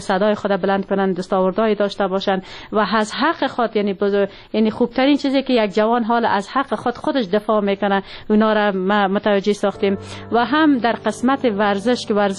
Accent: Siyadan, Parwan, Afghanistan; در ولایت پروان قریه سیادان متولد شدیم در خانه خانواده روشن فکر و تحصیلات ابتدایی خود در مکتب نمبر 2 شهر چوریکار و دوره لیسه خود در لیسه هور جلالی به پایان رساندیم

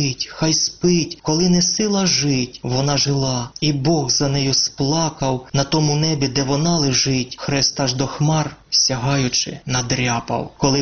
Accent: Kryvyi Rih, Dnipropetrovsk Oblast, Ukraine; нават браў удзел у баях за мой родны горад Крывы Рог

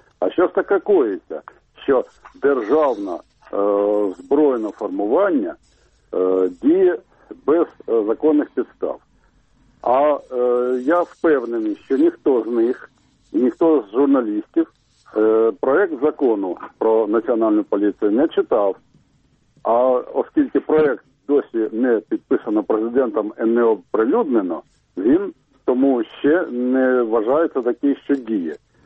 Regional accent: Kharkiv, Kharkiv Oblast, Ukraine; я з Харкова.

